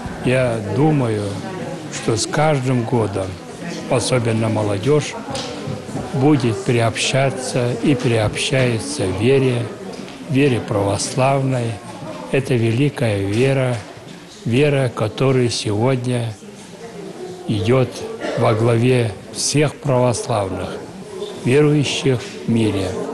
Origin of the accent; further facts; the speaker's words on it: Aktemsa, Russia; И вот дошли до села, и в моем родном селе Актемса